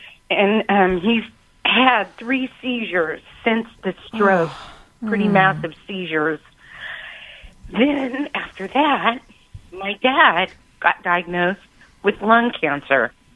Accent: California, United States; my home state, where all my family is California, and it's so expensive.

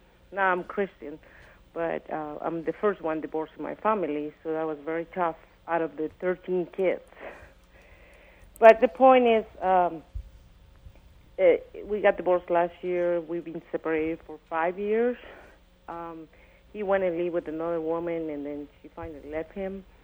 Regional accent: Mexico; it was a mention, I'm from Mexico, and I mentioned something about immigrants

